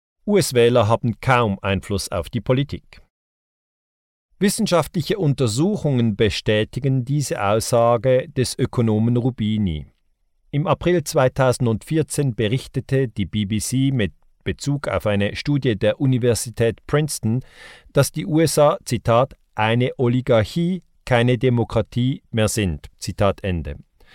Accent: Switzerland; In meinem Heimatland, der Schweiz, treffen sich jedes Jahr die Superreichen aus ganz verschiedenen Ländern

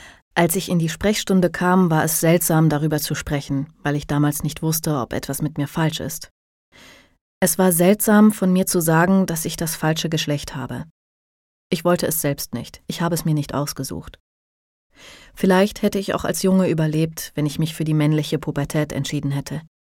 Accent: Brazil; moved away; In meiner Heimat Brasilien wäre es unmöglich gewesen, dass ich als Mädchen hinausgegangen wäre.

